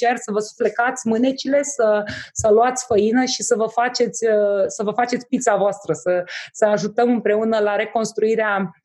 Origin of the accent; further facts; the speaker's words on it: Romania; să ne punem problema ce suntem români